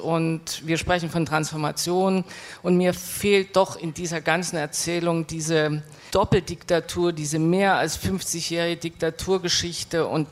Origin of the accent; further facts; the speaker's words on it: East Germany, Germany; und da würde ich als Ostdeutsche sehr dabei bleiben wollen